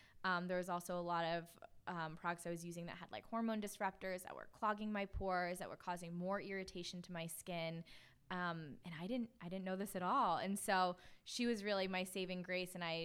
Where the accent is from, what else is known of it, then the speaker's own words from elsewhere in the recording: East Coast, United States; I'm from the East Coast. Like, no one I grew up with ever talked about that before.